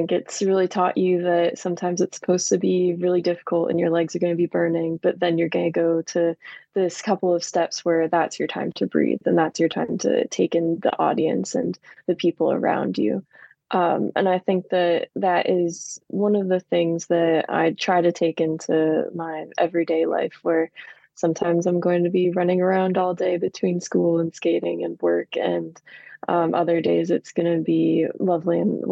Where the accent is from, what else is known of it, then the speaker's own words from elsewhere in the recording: New Jersey, United States; now in Massachusetts, United States; Ashley and I are both not original Massachusetts residents. I'm from New Jersey, and that's about 4 or 5 hours away.